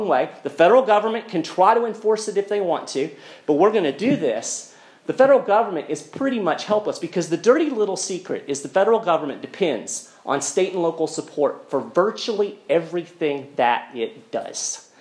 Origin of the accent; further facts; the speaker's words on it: Kentucky, United States; including in my home state of Kentucky